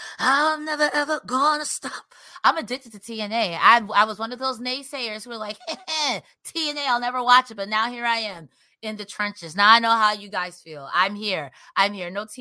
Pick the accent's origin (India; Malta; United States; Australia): United States; Bronx, New York; I'm a girl from the Bronx.